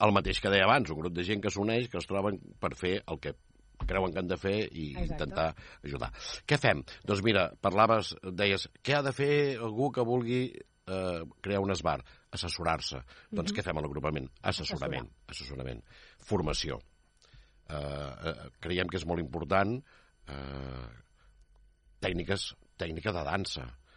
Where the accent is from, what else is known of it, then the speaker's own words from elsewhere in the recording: Granollers, Catalonia, Spain; Jo tinc un bon amic, jo sóc de Granollers, i tinc un bon amic que dirigeix una coral.